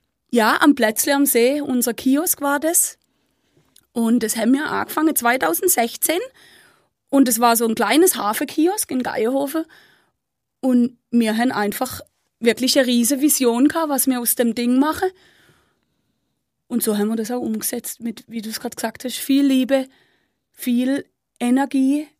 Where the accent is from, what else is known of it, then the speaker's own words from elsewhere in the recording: Baden-Württemberg, Germany; ich bin Süddeutsche, nicht gebürtig von hier vom Bodensee. Mhm. Komme eigentlich aus der Nähe von Fribourg.